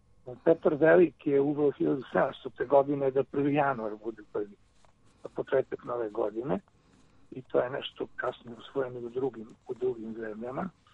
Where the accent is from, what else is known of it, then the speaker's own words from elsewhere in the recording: Aranđelovac, Central Serbia, Serbia; born there; rođen sam u Aranđelosu 1951. godine.